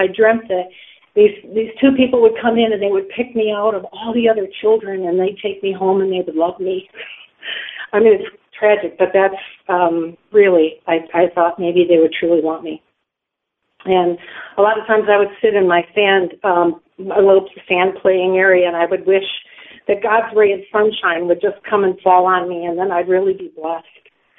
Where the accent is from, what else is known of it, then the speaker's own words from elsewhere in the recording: Wisconsin, United States; And where I grew up here in Wisconsin, I have 365 acres behind my house, so it's out in the country right by the Wisconsin River.